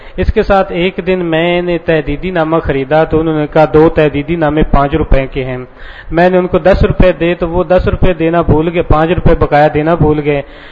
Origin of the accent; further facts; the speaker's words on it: Okara, Punjab, Pakistan; میں اکاڑا سے ہوں.